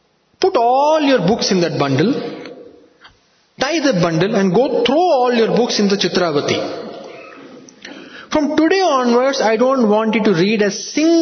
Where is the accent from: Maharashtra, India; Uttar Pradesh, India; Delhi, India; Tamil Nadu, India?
Delhi, India; And Swami started, first used to … Because I came from Delhi.